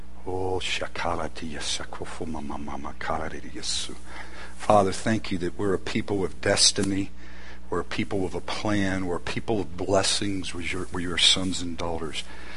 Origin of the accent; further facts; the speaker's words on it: Atlanta, Georgia, United States; also born or lived in Augusta; even though I was from Georgia, another part of Georgia, Atlanta and Augusta.